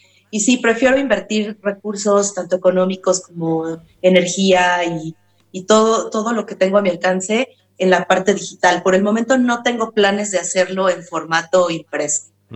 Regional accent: Mexico City, Mexico; Yo nací, crecí, vivo en la Ciudad de México.

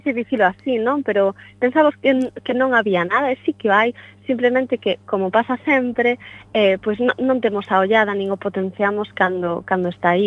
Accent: Galicia, Spain; Nosos valores como galegos.

